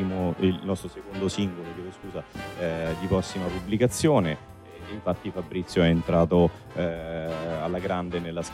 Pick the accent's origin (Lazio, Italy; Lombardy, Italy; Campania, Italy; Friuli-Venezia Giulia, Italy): Lazio, Italy; Rome; now in Palermo, Italy; E invece, niente, è capitato per caso a Palermo, innamorato della città, e poi ho deciso di trasferirmi qui.